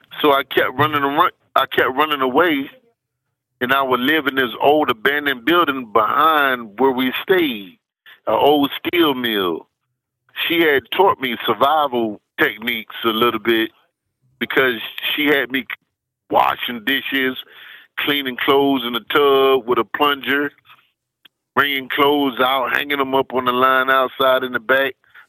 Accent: Norristown, Pennsylvania, United States; born there; I was born in Norristown, Pennsylvania. One mom, never knew my dad.

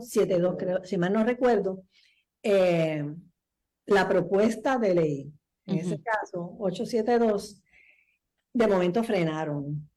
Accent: San Juan, Puerto Rico; bueno, yo soy de San Juan

